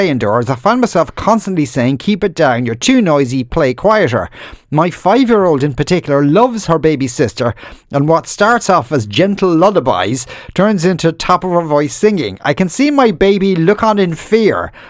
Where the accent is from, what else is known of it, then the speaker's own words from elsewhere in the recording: France; I'm from France. Both my parents are non-religious, but at 8, I chose to study religion and did my first communion and then my confirmation.